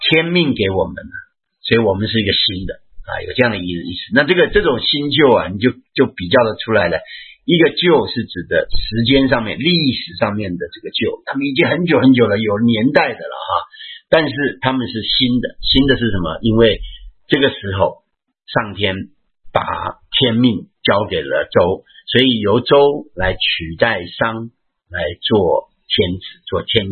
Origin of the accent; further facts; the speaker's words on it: China; 好像我们中国人，我们中国人的传统那规矩也是很多的啊